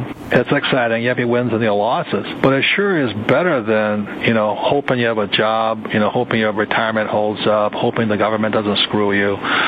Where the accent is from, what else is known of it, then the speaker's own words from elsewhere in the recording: Hawaii, United States; born there; Well, I was born in Hawaii.